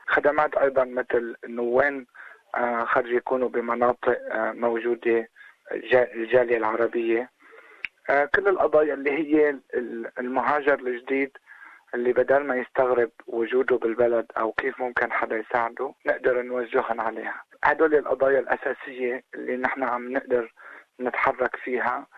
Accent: Syria; أنا شخصيا من سوريا كمان

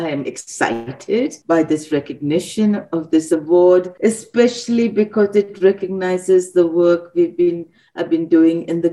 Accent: Glasgow, Scotland, United Kingdom; moved away as an adult; And I said, yes, I'm from Glasgow. I'm a doctor and I'm looking for a job.

